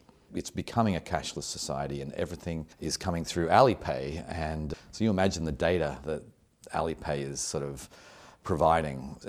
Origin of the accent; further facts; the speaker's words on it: Australia; now in United States; I'm from Australia and came to America in 1991